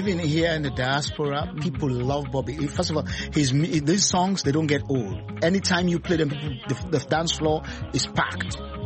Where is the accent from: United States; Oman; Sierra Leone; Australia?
Sierra Leone; Freetown, Western Area; born there; I was born in Freetown, but my parents are from the east.